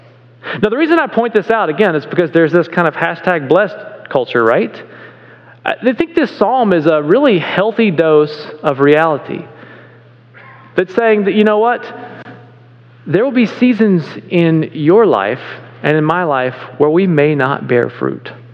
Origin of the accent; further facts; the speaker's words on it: the South, United States; Like where I grew up in the South, where it gets insanely hot and sometimes really dry